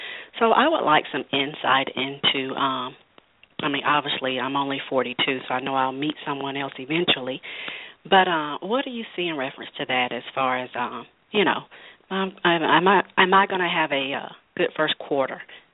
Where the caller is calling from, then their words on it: Georgia, United States; I am calling from Georgia.